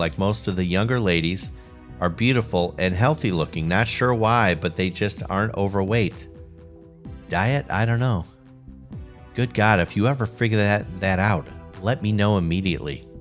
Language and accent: English; Chicago, Illinois, United States; We grew up in Chicago.